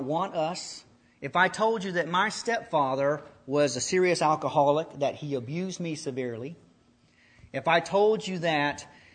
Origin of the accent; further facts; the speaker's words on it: Texas, United States; The truth is that my father is an elder in the church in my hometown in Texas.